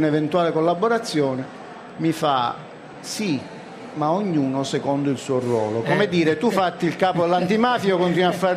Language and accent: Italian; Sicily, Italy; ma io sono siciliano come lei, sappia che io sarei disponibile a fare qualsiasi cosa per il bene della mia terra